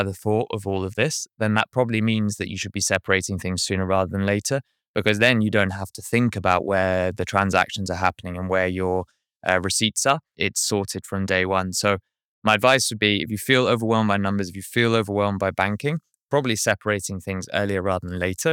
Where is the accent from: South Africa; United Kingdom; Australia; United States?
United Kingdom; now in New Zealand; I'm British